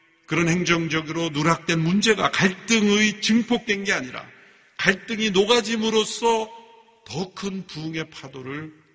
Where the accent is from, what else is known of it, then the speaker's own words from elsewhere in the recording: South Korea; 그런데 아직도 우리는 우리 한국 사람들만 어쩌면 사람으로 보이고 있다면 심각한 문제입니다.